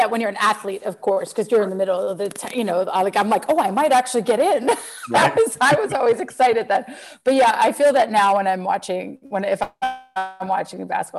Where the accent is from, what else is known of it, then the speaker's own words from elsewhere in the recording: Reston, Virginia, United States; I grew up in Reston, which was this urban planning central area of the United States, the first planned community.